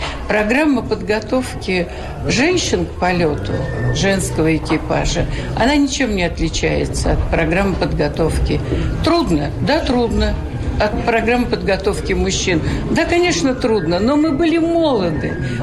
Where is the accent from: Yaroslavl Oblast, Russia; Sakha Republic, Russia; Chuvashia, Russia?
Yaroslavl Oblast, Russia; Yaroslavl; и я из Ярославля